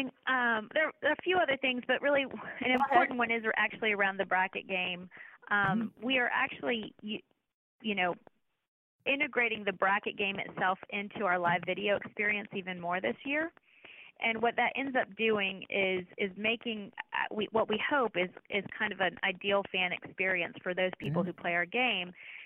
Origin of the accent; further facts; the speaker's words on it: North Carolina, United States; I'm in my dream job because I grew up in North Carolina, so Tobacco Road.